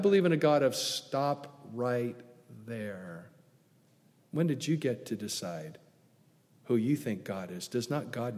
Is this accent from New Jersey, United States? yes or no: no; California, United States; born there; But I wasn't born in the South. I was born in Southern California, where fire is a two-syllable word